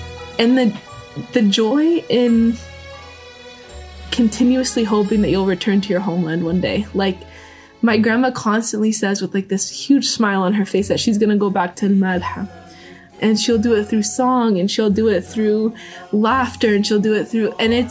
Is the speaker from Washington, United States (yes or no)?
yes; Seattle, Washington, United States; I am a Palestinian born and raised in Seattle.